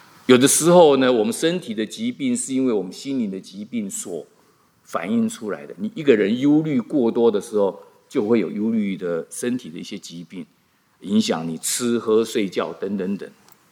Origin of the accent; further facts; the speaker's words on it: China; 开门七件事是我们中国人才说的